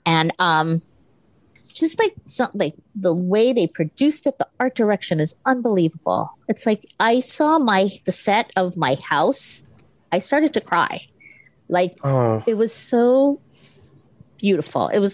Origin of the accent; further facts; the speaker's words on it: Hawaii, United States; because I come from a very strong culture. I grew up in Hawaii, where Asians mm-hmm. are the majority.